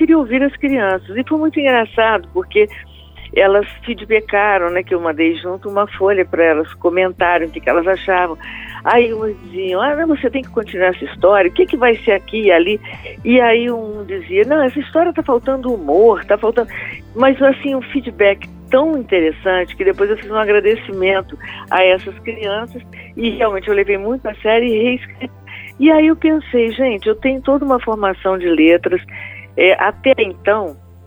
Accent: Minas Gerais, Brazil; also born or lived in Rio de Janeiro; morei muitos anos em Belo Horizonte e estava há pouco tempo no Rio, porque eu sou uma mineiroca, né? Uhum. Sou mineira e carioca.

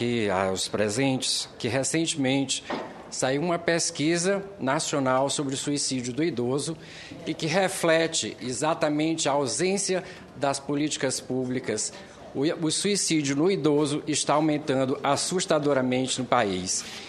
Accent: Ceará, Brazil; sou do Ceará

